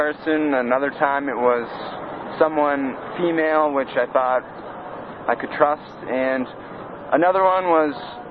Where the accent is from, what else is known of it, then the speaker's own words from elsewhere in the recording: New Hampshire, United States; I'm from New Hampshire, though. That'd be a kicker.